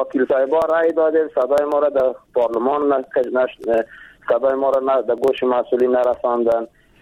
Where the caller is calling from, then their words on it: Jowzjan, Afghanistan; ما جوزجان.